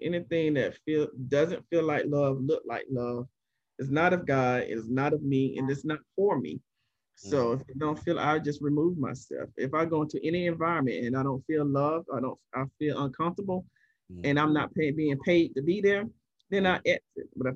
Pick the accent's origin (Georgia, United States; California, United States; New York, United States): Georgia, United States; Columbus; I grew up in Columbus, Georgia. I didn't see it anywhere there until I moved to Atlanta. But when we moved to Florida, Jerry got stationed in Florida